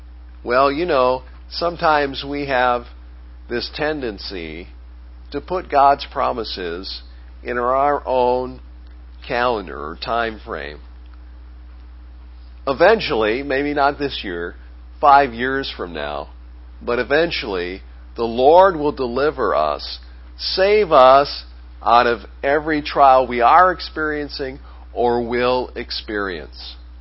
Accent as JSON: {"language": "English", "region": "Maine", "country": "United States", "lives_now": "Greenville, United States", "said": "And in less than a year, we relocated from Maine. We're maniacs. If you're born in Maine, you're a maniac. Sometimes you even act like it. So you can call us that. But we relocated to Greenville"}